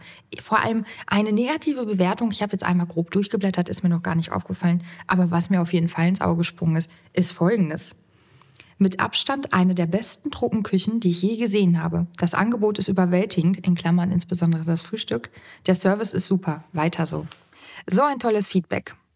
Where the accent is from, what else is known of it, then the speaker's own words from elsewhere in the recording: Höxter, North Rhine-Westphalia, Germany; Meine Oma hat schon in Höxter, das ist mein Heimatort